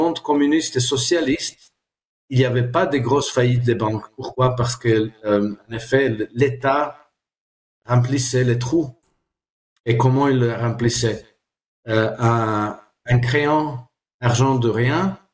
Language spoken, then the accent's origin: French; Croatia; French is a second language; Moi je viens de la Croatie, en Yougoslavie, on a eu une hyperinflation.